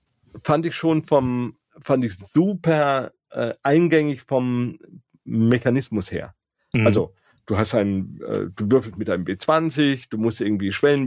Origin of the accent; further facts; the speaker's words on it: Karlsruhe, Baden-Württemberg, Germany; in Karlsruhe, wo ich herkomme, meine Heimatstadt, ist ja eine Studentenstadt.